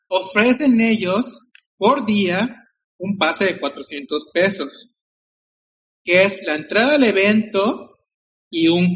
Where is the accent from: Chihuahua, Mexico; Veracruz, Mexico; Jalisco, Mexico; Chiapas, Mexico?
Chiapas, Mexico; A huevo, vengo de Chiapas.